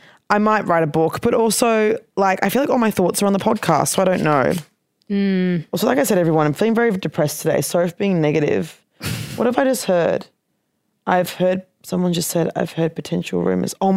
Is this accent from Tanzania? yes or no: no; Queensland, Australia; I didn't do ATAR. I'm from Queensland. So I got an OP.